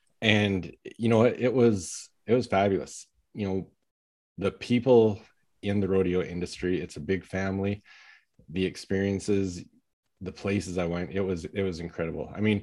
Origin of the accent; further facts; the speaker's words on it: Alberta, Canada; growing up in Southern Alberta, I grew up on a farm and I really followed my brother's footsteps my entire life.